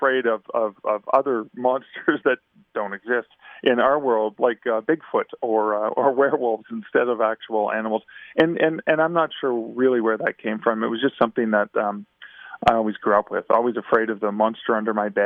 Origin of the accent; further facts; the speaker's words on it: Levac, Ontario, Canada; I blame my Northern Ontario upbringing and just being associated with the wilderness. So, I grew up in Levac, so about 40 minutes northwest of Sudbury